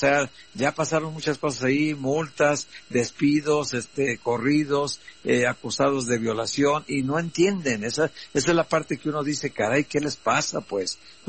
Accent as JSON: {"language": "Spanish", "town": "Guadalajara", "region": "Jalisco", "country": "Mexico", "said": "yo soy de Guadalajara, yo conozco allá"}